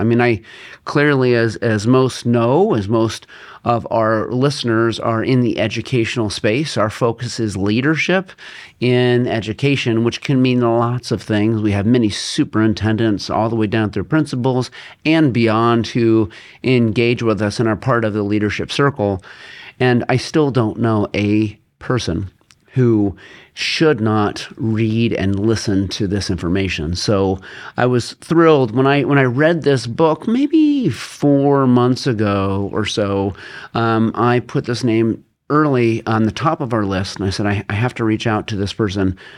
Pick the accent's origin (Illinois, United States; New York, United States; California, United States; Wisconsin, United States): California, United States; It's like a San Diego flow. And I'm from Southern California, so I know it well.